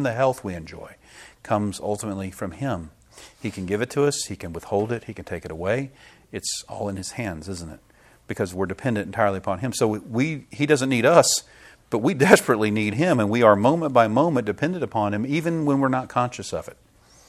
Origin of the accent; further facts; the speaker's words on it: Powder Springs, Georgia, United States; also born or lived in Marietta; I was born in Marietta in Kennestone Hospital. But I was raised in Powder Springs for the first 17 years of my life.